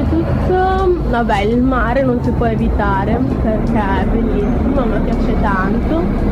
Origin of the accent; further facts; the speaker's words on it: Modena, Emilia-Romagna, Italy; born there; però io invece sono nata a Modena